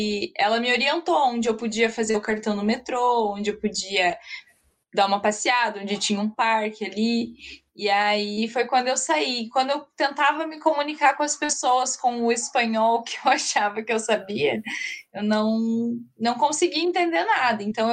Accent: Brazil; me identificava como brasileira, que eu não conseguia falar, eles sempre perguntavam também.

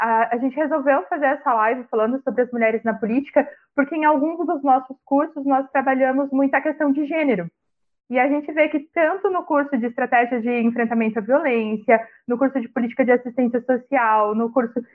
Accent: Londrina, Paraná, Brazil; a gente é da mesma cidade, né, lá de Londrina, no norte do Paraná.

